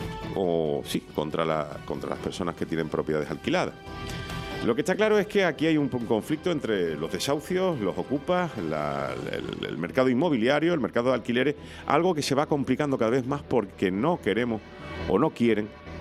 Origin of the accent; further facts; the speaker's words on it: Andalusia, Spain; la está liando parda en mi tierra natal, en Andalucía.